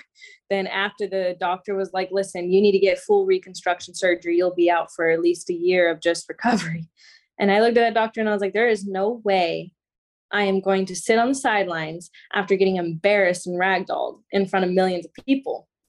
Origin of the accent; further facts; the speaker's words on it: Florida, United States; And I'm from Florida. So anytime there's body of water nearby, it's very peaceful for me.